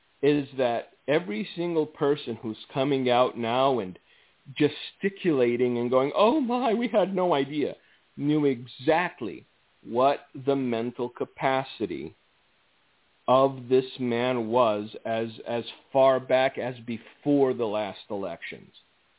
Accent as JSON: {"language": "English", "region": "California", "country": "United States", "tie": "born or raised there", "said": "Look, I grew up in Southern California in a neighborhood that was predominantly migrant or immigrant, all right?"}